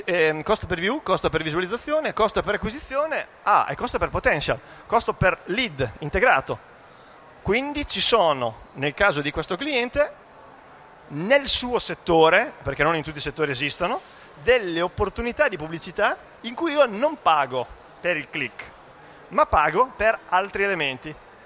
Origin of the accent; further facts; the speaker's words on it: Emilia-Romagna, Italy; Noi, io vengo dalla Romagna, l'abbiamo sentita in maniera abbastanza marcata e non eravamo sul posto.